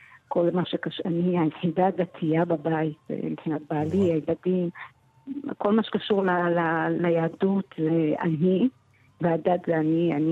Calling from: Montreal, Quebec, Canada; אני מדברת ממונטריאול, קנדה.

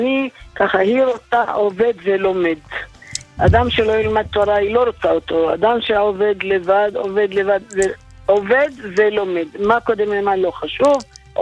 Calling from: Jerusalem, Jerusalem District, Israel; אני מירושלים, ערב טוב

